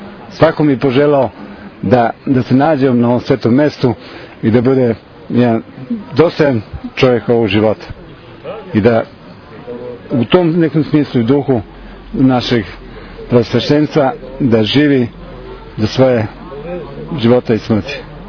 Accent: Serbia; now in Debeljača, Serbia; Ja dolazim iz Banata, okolina Pančeva, Debeljača je mjesto. Inače potičem iz Satromeđe, Bosne, Srbije i Crne Gore, od grada Višegrada, 12 km sam ja od Višegrada, sa strane Drine, da kažem, u Srbiji. To je tako, preselio sam se 55 godina u Banat

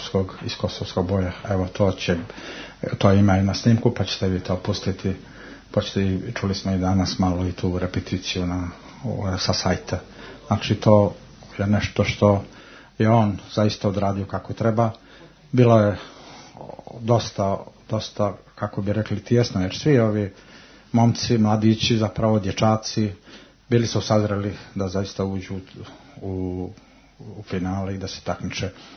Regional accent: Kolašin Municipality, Montenegro

